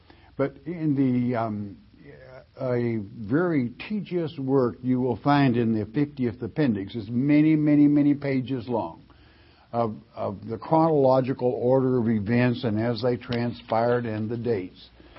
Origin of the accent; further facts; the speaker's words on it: Oklahoma, United States; When I was a child, I grew up in what they call Tornado Alley, born and raised in Oklahoma.